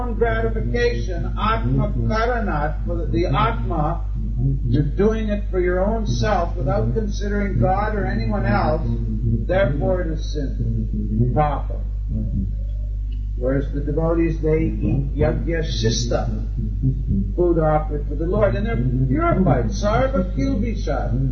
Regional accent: England, United Kingdom; I'm from England.

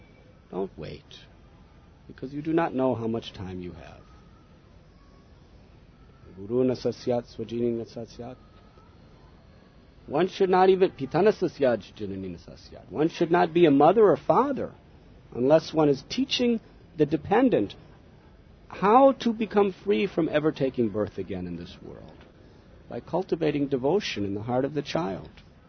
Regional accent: United States; That is, from a Western point of view, I'm coming from America.

